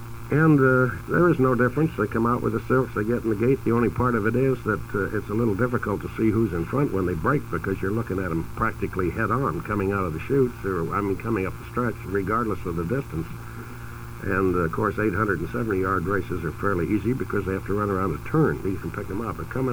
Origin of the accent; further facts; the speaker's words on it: Seattle, Washington, United States; Long Acres in Seattle, my hometown